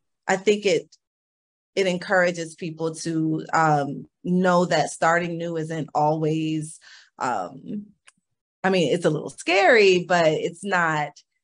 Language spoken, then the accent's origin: English; Maryland, United States; I'm from Maryland, a little city outside of Washington, D.C.